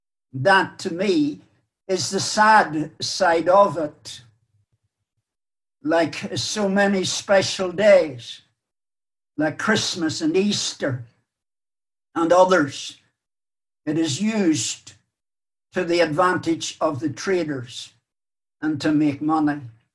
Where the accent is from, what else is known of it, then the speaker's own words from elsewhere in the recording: Ireland; moved away; For many years, as I grew up in Ireland, indeed all the time that I lived in Ireland, right up until I left the country